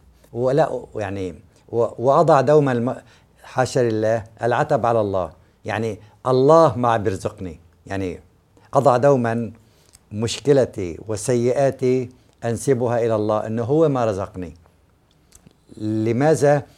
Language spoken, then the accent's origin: Arabic; Aleppo, Aleppo Governorate, Syria; عندنا بحلب مثلا هدول أصحاب الدعاء